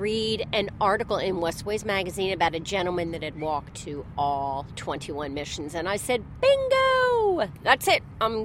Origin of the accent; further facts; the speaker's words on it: East Coast, United States; I'm not from here. I'm from the East Coast. And so I moved out here, and I had heard about these missions.